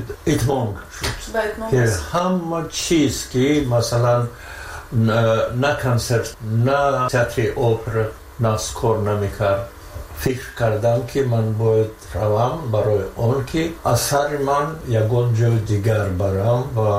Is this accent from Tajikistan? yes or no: yes; Tajikistan; moved away; میگویم که من تاجیکستان را بسیار ناز میبینم که این وطن من، وطن همچون مادر یک تا و همان روزی از این که من تاجیکم